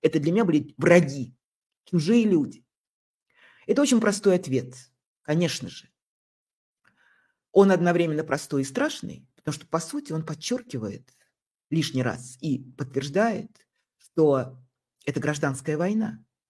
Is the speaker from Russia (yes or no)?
yes; Russia; вот я россиянин